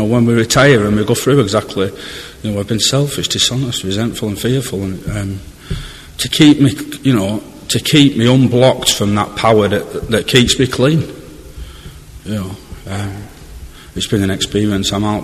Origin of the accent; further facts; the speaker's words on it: Preston, North West England, United Kingdom; I'm from Preston, to get that in.